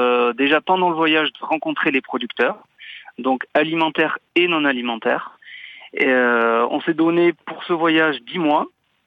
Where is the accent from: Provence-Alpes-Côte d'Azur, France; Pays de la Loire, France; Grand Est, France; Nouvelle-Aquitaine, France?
Nouvelle-Aquitaine, France; puisque je suis du Pays Basque et mon ami de la Bretagne, on est très attaché au Grand Ouest